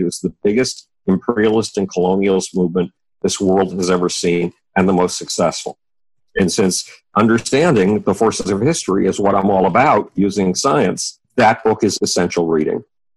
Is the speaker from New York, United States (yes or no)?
yes; Buffalo, New York, United States; I was a total outcast in my hometown of Buffalo, New York.